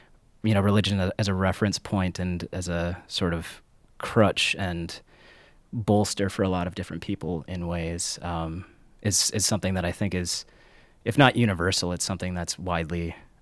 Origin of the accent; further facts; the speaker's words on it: Viroqua, Wisconsin, United States; also born or lived in Milwaukee; I was born in Milwaukee, but I was adopted by parents that had moved from Minneapolis to the southwest corner of Wisconsin.